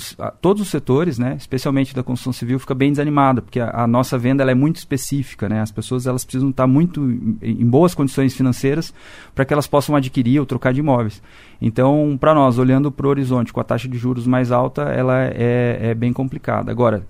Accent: Brazil; Eu sou brasileiro e aposto no Brasil, né, Zé? A gente tem que... Eu invisto aqui, nasci aqui, a gente vai continuar vivendo aqui

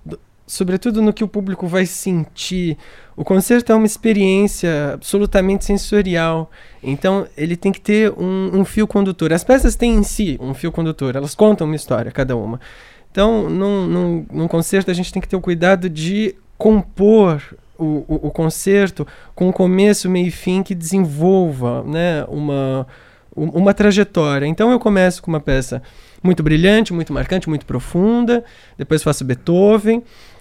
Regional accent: Brazil; porque eu que sou brasileiro e a gente vem dessa cultura tão quente

